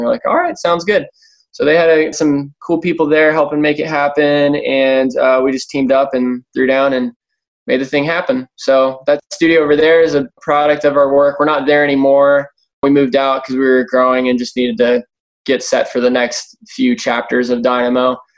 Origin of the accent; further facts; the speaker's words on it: Cincinnati, Ohio, United States; moved away as an adult; now in Chattanooga, United States; If you're from Chattanooga, I'm not from Chattanooga. I'm from Cincinnati, Ohio. Ended up moving here for college and stuff. And then I liked it, so I stayed.